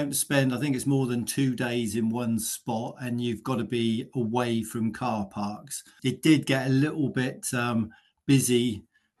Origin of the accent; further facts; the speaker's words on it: Southampton, South East England, United Kingdom; born there; now in Devon, United Kingdom; Yeah, I was born in Southampton, but I moved down to Devon for work just over 38 years ago.